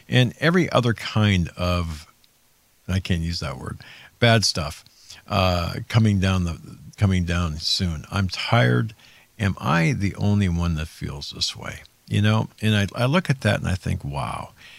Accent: Erie, Pennsylvania, United States; first case of monkeypox in Erie, Pennsylvania.

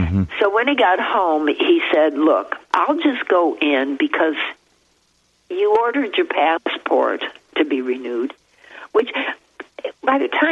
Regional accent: Evanston, Illinois, United States; born there; You can see I was born in Evanston, Illinois. That's on my birth certificate.

